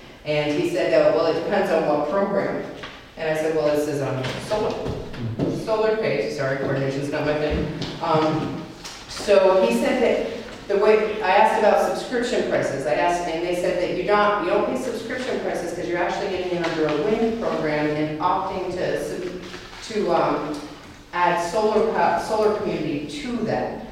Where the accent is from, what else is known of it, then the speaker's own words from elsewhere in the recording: Ellenburg, New York, United States; I'm Delaware. We're from Ellenburg.